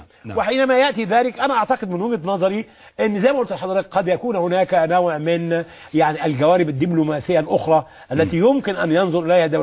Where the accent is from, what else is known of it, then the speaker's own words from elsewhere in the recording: Egypt; هل أنا النهاردة كمصري أقبل أن إسرائيل تحقق الأمن المصري؟